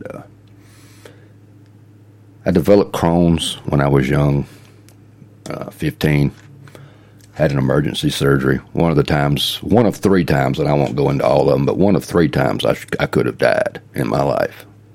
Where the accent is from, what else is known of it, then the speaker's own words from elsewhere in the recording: Marietta, Georgia, United States; also born or lived in Dallas, Georgia / Douglasville; But I actually lived in Marietta when I first grew up as a child, till I ended up moving to Douglasville